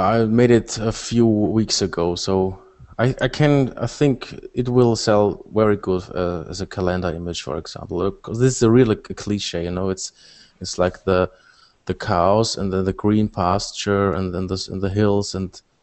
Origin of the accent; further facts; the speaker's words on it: Austria; as I said before, I'm from Austria.